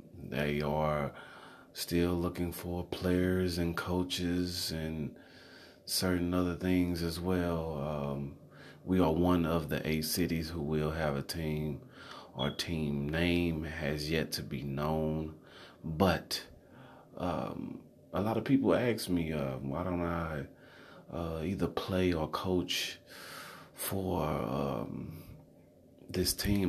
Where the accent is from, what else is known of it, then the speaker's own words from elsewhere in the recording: St. Louis, Missouri, United States; Now me, I am from St. Louis, and a lot of people from St. Louis would be like, F the Rams